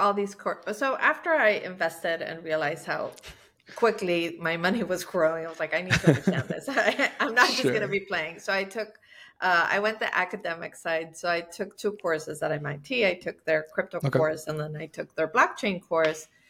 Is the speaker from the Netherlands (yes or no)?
no; Mexico; So I'm from Mexico and I have always sent money back to Mexico.